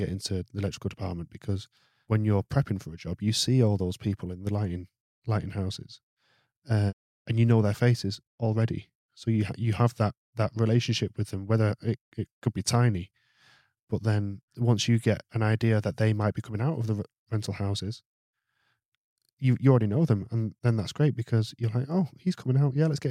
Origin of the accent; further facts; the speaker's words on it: Manchester, North West England, United Kingdom; I'm from Manchester, I'm from the North.